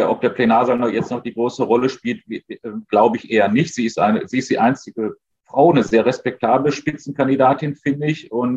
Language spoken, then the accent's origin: German; Essen, North Rhine-Westphalia, Germany; als Essener freue ich mich natürlich, dass die Uni Duisburg-Essen mich eingeladen hat.